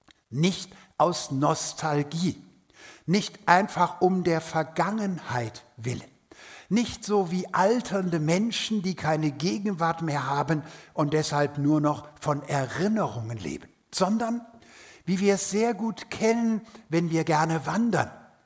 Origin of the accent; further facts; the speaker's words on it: Rhineland, Germany; Ich musste erst als Rheinländer nach Süddeutschland zu den Schwaben kommen